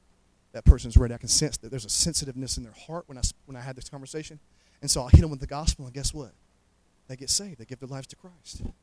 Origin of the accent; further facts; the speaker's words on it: Montgomery, Alabama, United States; Listen, I'm from Montgomery, and when I went out west, they thought I was country. And they were like, you have such an accent.